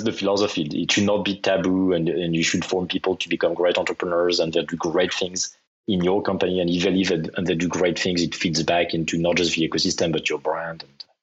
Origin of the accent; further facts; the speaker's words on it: France; I mean, I'm French and I grew up in France, but I actually finished my studies in the US